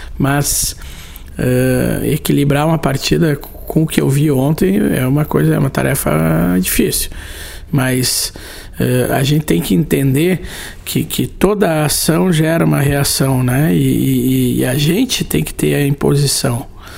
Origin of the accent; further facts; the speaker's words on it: Rio Grande do Sul, Brazil; Eu sou gaúcho e acho que muitas vezes nós aqui do Sul